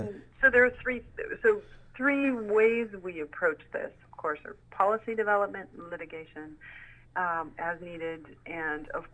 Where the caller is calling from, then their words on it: Lima, Peru; I'm calling you from Lima, Peru right now.